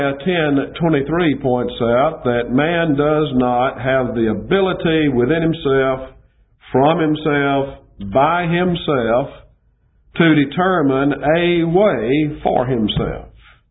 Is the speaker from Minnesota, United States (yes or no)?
no; Adamsville, Alabama, United States; also born or lived in Birmingham, United States; I was born in Birmingham, grew up in Adamsville, which is west of Birmingham, about 10 miles.